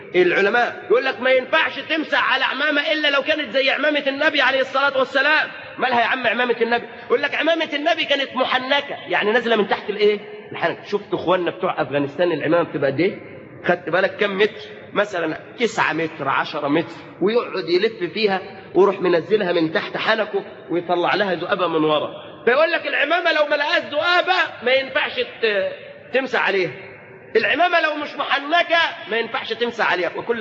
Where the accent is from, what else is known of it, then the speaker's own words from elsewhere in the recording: Egypt; يعني احنا مثلا كمصريين